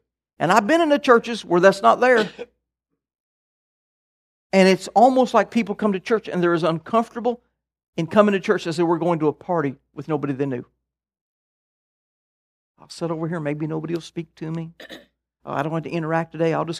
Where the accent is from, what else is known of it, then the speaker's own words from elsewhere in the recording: Alabama, United States; also born or lived in Midwest; Not to mention, I moved from the Midwest, really considered the North, to Alabama when I'm 9.